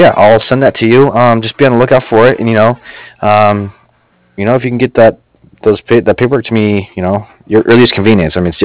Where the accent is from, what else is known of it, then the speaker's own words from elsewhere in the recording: Colorado, United States; I'm from Colorado, and I used to live in a three-bedroom house, and it was $950 rent a month.